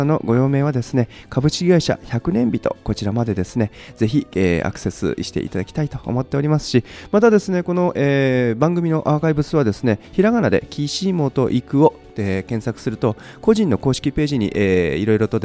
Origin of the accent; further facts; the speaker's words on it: Tottori, Japan; 私、今日ふるさとのですね、鳥取県鳥取市にございます。